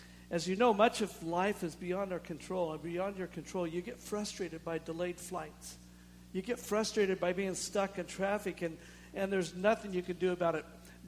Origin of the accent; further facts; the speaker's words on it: Washington, United States; It's in Spokane, Washington, which is close to where I grew up in Eastern Washington.